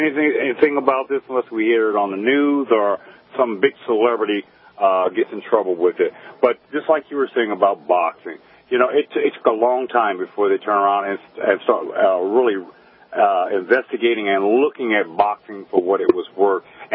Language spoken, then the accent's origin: English; St. Louis, Missouri, United States; I'm visiting Kentucky right now because I'm a truck driver, but I'm from St. Louis, and I'm enjoying your program.